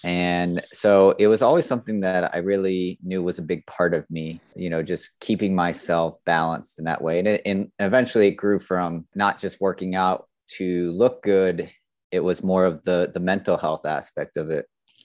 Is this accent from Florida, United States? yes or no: yes; Florida, United States; I grew up in Florida, South Florida to be exact. It's nice because it's nice and warm down there all the time.